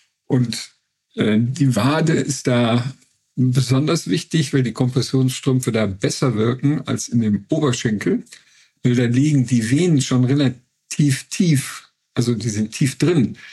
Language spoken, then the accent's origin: German; North Rhine-Westphalia, Germany; also ich komme selber aus dem Neandertal, deswegen habe ich da so eine Beziehung zu.